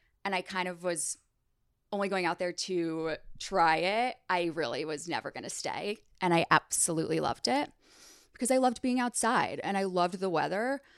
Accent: New York, United States; now in Los Angeles, United States; I am a New Yorker that now lives in LA for a year and a half

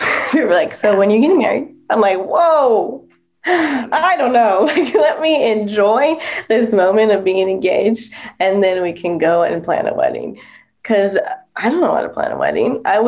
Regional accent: California, United States; All of our family's from California. So we were born and raised in California.

